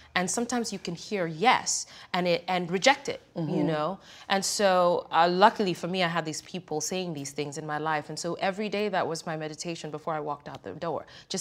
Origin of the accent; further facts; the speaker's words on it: Kenya; growing up in Kenya and being educated in many ways, the Euro way. I went to Kenyan system school for the first 6 years of my life, but then I went to a British system school